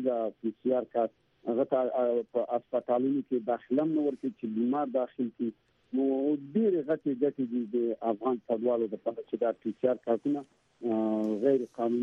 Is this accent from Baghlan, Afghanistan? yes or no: yes; Baghlan, Afghanistan; زما شخصاً خپله زه د بغلان یم